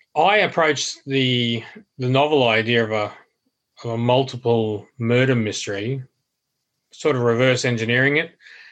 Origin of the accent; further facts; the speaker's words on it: Queensland, Australia; I'm from Queensland in Australia.